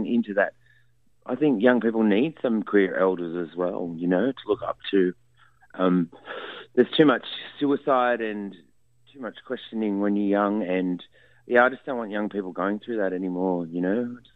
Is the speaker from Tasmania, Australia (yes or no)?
no; New South Wales, Australia; Well, I'm a Narigo person, so we're the snow people, so we come from the Snowy Mountains area.